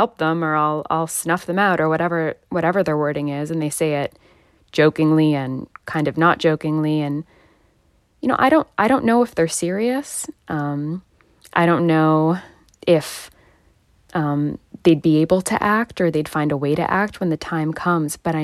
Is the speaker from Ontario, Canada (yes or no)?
yes; Toronto, Ontario, Canada; you're reaching me in my hometown of Toronto, Canada today.